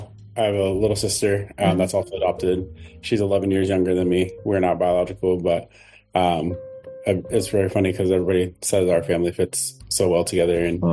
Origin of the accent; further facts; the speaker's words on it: Chandler, Arizona, United States; So I grew up in Chandler, Arizona.